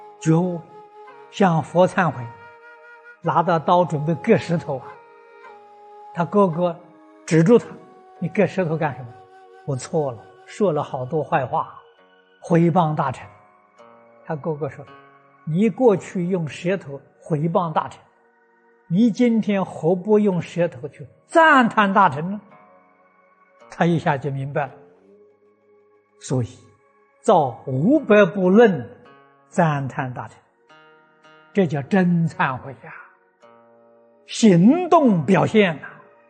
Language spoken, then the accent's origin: Chinese; China; 这就是我们中国人常讲的浪子回头金不换